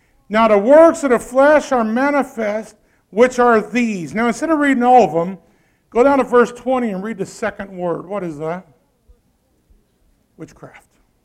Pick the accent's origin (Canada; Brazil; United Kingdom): Brazil; I grew up in Brazil and South America, where witchcraft is very heavy.